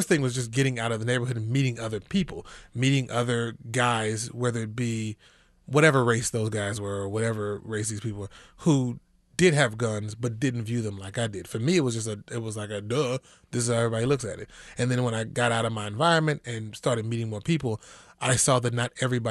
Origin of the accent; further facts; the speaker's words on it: Kansas City, Kansas, United States; I grew up in Kansas City, Kansas, Wyandotte County, around the Quindaro area